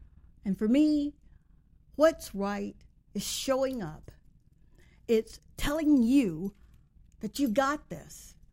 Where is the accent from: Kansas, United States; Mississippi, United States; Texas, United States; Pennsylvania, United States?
Mississippi, United States; You know I'm from Mississippi, right?